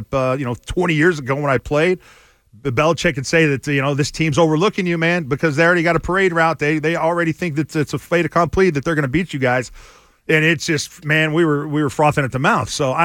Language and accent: English; the South, United States; I'm from the South, man. Definitely. I got Texas roots.